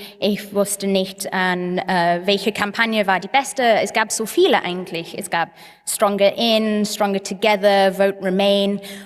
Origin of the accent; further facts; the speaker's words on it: England, United Kingdom; German is a second language; Vielleicht hört ihr schon, ich komme aus England